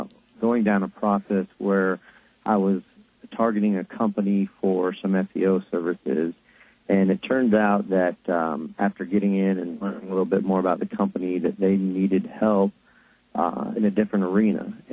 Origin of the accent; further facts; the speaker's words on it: Sarasota, Florida, United States; I'm from Sarasota, Florida.